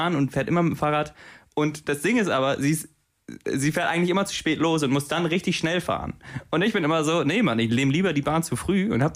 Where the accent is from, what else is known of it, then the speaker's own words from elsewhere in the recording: Hamburg, Germany; Ich komme aus Hamburg. Für mich ist vieles nicht sehr, sehr groß.